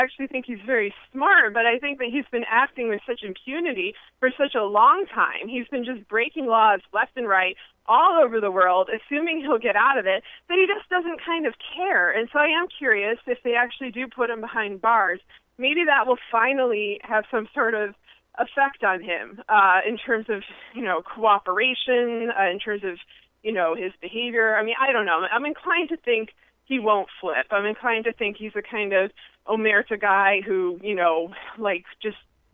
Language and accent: English; United States; And I'm embarrassed as an American because, you know, Canada's our friend and Canada does not deserve this.